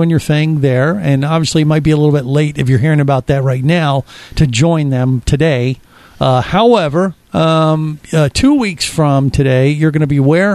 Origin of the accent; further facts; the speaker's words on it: Florida, United States; but then wait a minute, I forget I'm from Florida.